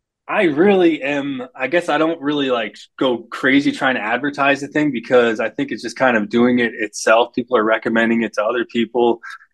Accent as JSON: {"language": "English", "region": "Florida", "country": "United States", "tie": "born or raised there", "said": "I'm a huge fan, especially growing up in Florida. I came to Georgia and I was like, whoa, all the houses here are wood frame."}